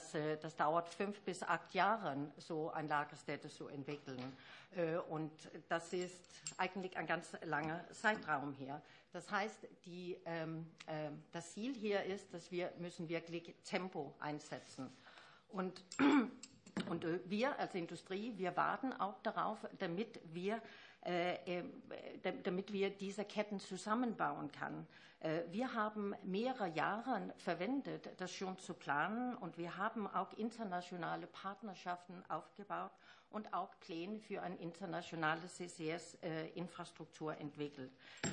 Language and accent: German; Denmark; German is a second language; Und in Dänemark, in meinem Heimatland, dann haben wir schon gezeigt, wie das vor sich geht.